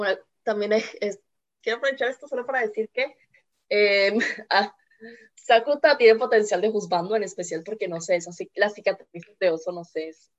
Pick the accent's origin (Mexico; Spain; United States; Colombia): Colombia; el primer anime que me vi fue como buena niña colombiana